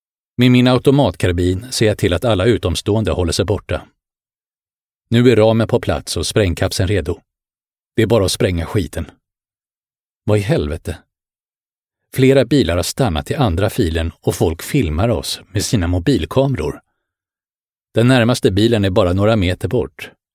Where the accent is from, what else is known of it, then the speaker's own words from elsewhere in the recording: Bro, Stockholm County, Sweden; also born or lived in Helsinki, Finland; Jag föddes i Helsingfors. Min pappa var företagare och vi bodde på Brändö. Efter pappas död flyttade jag med min mamma och storebror till Stockholms förorten Bro på min 6-årsdag. Där började jag i skolan i en finskspråkig klass. Jag var invandrare